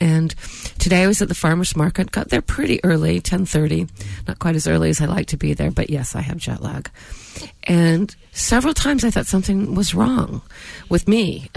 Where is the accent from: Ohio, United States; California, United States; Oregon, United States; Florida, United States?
California, United States; And it makes me sad for my home state, because I really love this place.